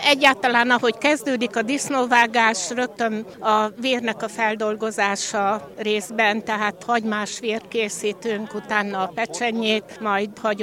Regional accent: Great Hungarian Plain, Hungary; Újszászváros alpolgármestere, Magyarországról, az Alföldről jöttünk.

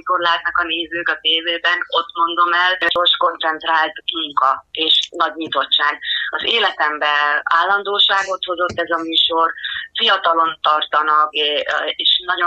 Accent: Bonyhád, Tolna, Hungary; Nagyon örülök annak, hogy természetközelben nőttem föl, Bonyhádon, Pécs és Szekszárd között félúton egy kisvárosban

